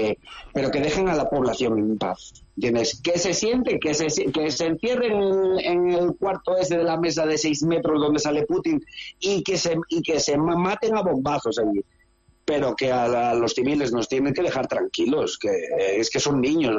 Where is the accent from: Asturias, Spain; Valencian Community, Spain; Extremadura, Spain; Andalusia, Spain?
Asturias, Spain; Langreo; now in Vinnytsia, Ukraine; yo también soy un humilde ciudadano de provincias, que soy de Asturias.